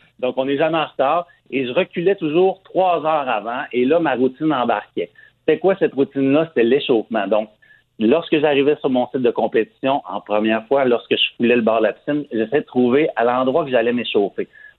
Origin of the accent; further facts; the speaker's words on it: Quebec, Canada; Je suis un Québécois, mais je suis aussi un Canadien.